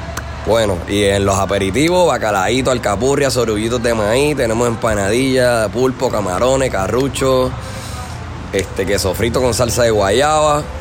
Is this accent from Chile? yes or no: no; Puerto Rico; now in Tampa, United States; Tenemos un poquito de todo, pero casi toda la base somos puertorriqueños.